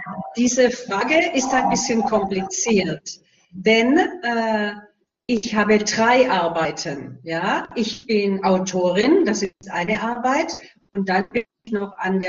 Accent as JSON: {"language": "German", "town": "Stuttgart", "region": "Baden-Württemberg", "country": "Germany", "said": "Ich komme aus Deutschland. Ich komme aus Stuttgart. Stuttgart ist in Süddeutschland, ne? Nord, Ost, Südwest, und Stuttgart ist eine super schöne Stadt in Süddeutschland."}